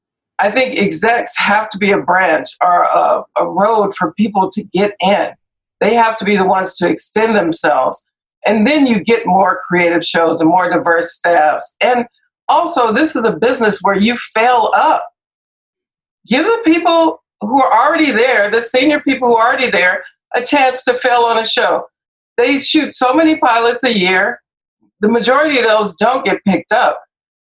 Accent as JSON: {"language": "English", "town": "Compton", "region": "California", "country": "United States", "tie": "born or raised there", "said": "Look, I grew up in Compton, like Matt said."}